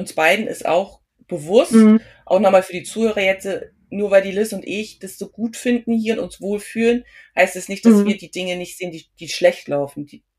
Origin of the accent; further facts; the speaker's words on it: Germany; also mein Mann und ich, wir sind beide Deutsche.